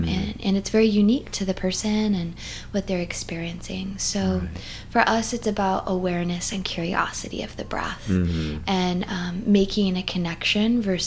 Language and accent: English; United States; And I was fascinated being an American, like, what do you mean?